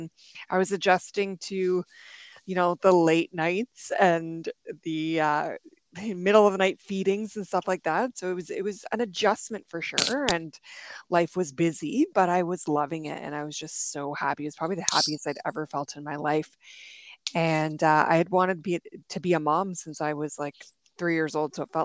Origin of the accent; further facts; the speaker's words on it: Drayton Valley, Alberta, Canada; now in Edmonton, Canada; I am originally from a small town, Drayton Valley, in Alberta, Canada. And now I live in a small town just kind of outside of Edmonton, Alberta.